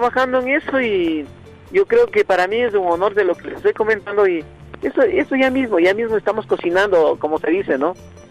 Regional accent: Ecuador; Y por favor, como un ecuatoriano, yo a ustedes les agradezco muchísimo.

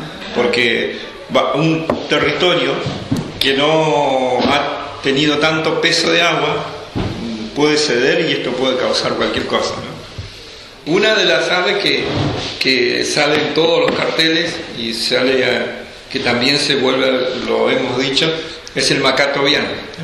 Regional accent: Cushamen, Chubut, Argentina; born there; Como nací en Cusamen

